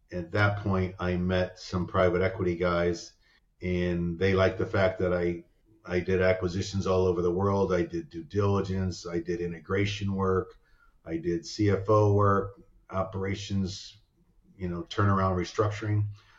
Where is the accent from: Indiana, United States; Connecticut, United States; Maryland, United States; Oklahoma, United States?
Connecticut, United States; Litchfield; I grew up in Litchfield, Connecticut, went to a private high school, went to college in Bryant University in Rhode Island